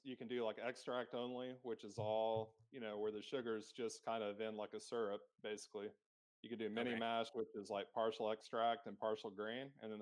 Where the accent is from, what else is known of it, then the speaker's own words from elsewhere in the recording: Amarillo, Texas, United States; Yeah, I grew up in West Texas, man. I grew up in Amarillo, Texas, kind of in the middle of nowhere up there in between Denver, Albuquerque, and Oklahoma City